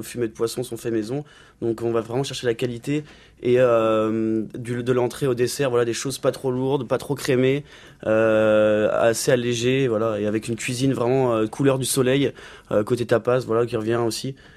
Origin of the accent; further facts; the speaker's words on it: Brittany, France; je suis breton, finistérien à la base